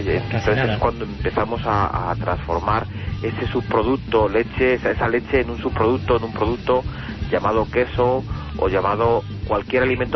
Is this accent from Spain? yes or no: yes; Castile, Spain; yo como buen castellano, quizás el queso manchego.